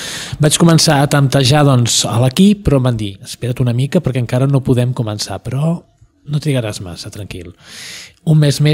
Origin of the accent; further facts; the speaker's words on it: Piera, Catalonia, Spain; soc de Piera